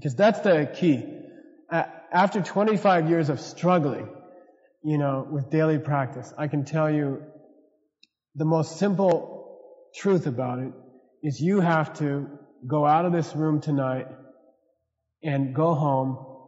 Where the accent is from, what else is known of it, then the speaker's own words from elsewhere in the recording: United States; And I'm speaking as an American who tried to do it for years.